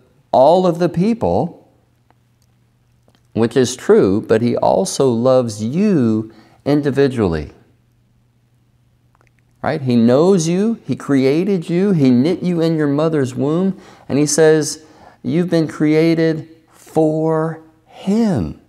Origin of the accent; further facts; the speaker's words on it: the South, United States; I grew up in the South, and I could probably spend a lot of time telling you stories from my own experience